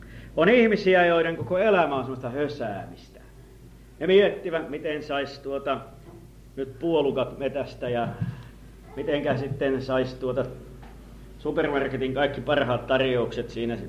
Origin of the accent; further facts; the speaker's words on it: Pori, Satakunta, Finland; niin kuin meillä Porissa päin oli sellaistakin oppia